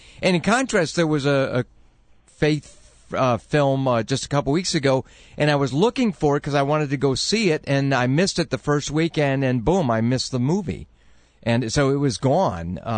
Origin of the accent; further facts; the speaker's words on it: Evanston, Illinois, United States; born there; I was born in Evanston, Illinois.